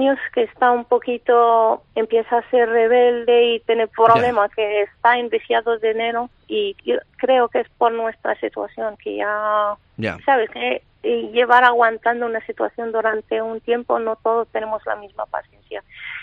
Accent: Morocco; now in Spain; De Marruecos.

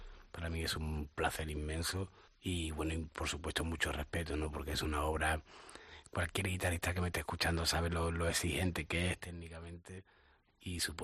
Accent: Estepona, Andalusia, Spain; en una feria de allí de Andalucía, concretamente por donde vivimos, de donde soy, en Estepona

